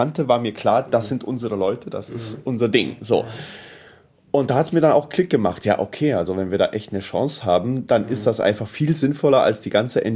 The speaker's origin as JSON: {"language": "German", "country": "Italy", "tie": "born or raised there", "lives_now": "Berlin, Germany", "said": "Ja, ich bin in Italien aufgewachsen"}